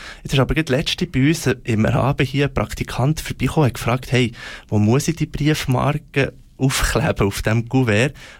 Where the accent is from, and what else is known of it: Switzerland